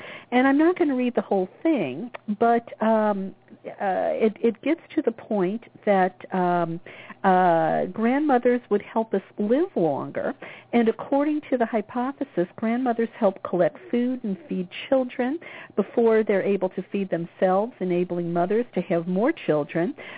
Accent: Louisiana, United States; now in Los Angeles, United States; a dear childhood friend of mine is coming to visit from my home state of Louisiana

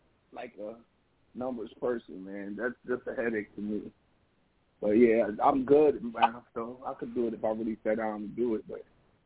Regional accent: Cleveland, Ohio, United States; man, I'm from Cleveland. I want to come to New York. I sing.

